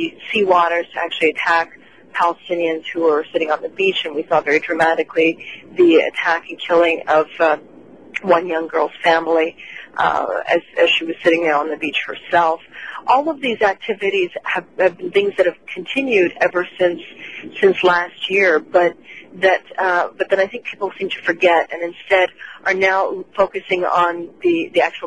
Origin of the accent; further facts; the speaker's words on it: Canada; Even as a Canadian, need Israeli permission to go into the Gaza Strip